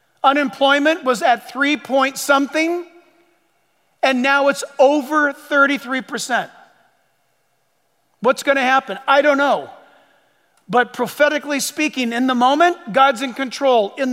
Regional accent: United States; I'm an American through and through. I was born and raised here.

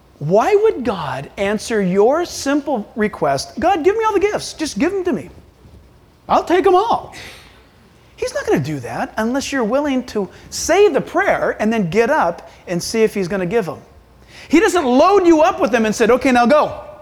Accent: San Diego, California, United States; I was born and raised in San Diego, and I would not go to Mexico because I just thought it was insane.

